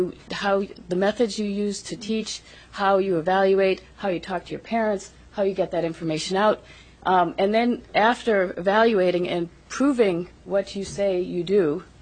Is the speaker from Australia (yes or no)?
no; Seward, Alaska, United States; from Seward, Alaska.